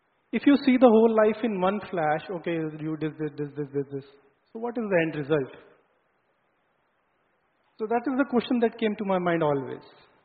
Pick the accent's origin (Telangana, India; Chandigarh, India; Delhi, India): Chandigarh, India; So when I came back to Chandigarh, I'm from Chandigarh, I was sitting on my terrace